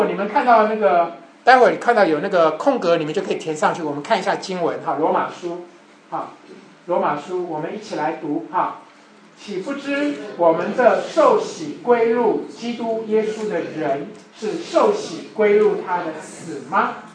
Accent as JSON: {"language": "Chinese", "country": "China", "said": "这个我们中国人比较忌讳讲死啊这种东西哈"}